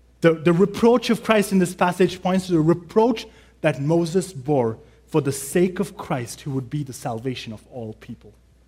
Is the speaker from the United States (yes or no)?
no; India; You know, I'm from India. I like saying that every time I preach. And growing up in India